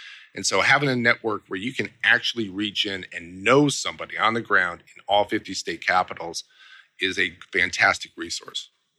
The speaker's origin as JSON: {"language": "English", "town": "Littleton", "region": "Colorado", "country": "United States", "tie": "born or raised there", "said": "Yeah, born and raised. Actually, Littleton, just south of Denver. So I am a Columbine High School grad."}